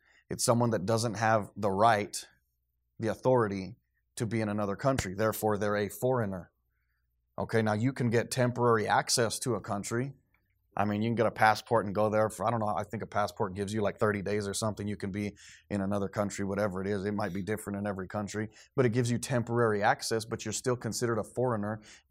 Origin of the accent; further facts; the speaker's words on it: Roswell, New Mexico, United States; Okay, now I grew up in Roswell. I was born in Roswell.